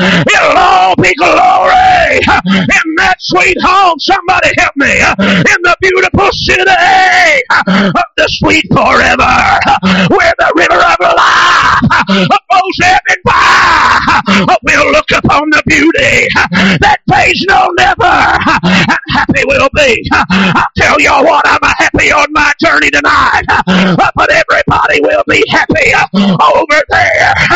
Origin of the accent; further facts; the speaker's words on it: Prague, Oklahoma, United States; the church where I was raised in Prague, Oklahoma.